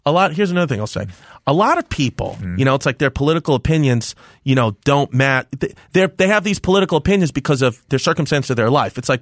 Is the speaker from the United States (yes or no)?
yes; Brooklyn, New York, United States; Brooklyn, New York.